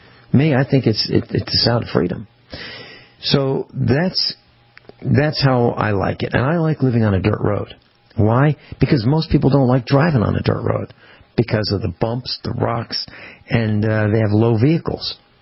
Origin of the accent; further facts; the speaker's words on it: Virginia, United States; And I came from someplace else. I came from Virginia. So they didn't trust me because I'm not from here.